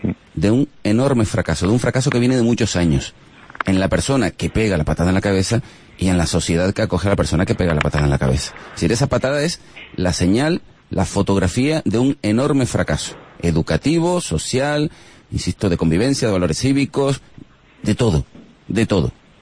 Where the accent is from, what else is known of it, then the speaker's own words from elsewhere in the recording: Spain; En esto sí somos españoles.